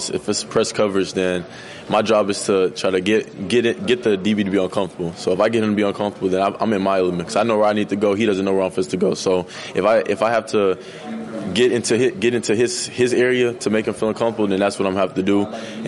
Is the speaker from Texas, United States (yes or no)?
yes; Brenham, Texas, United States; I mean, I'm from Bluebell, Texas for a lot of times because I tell them Brenham, Texas, they don't know where it is.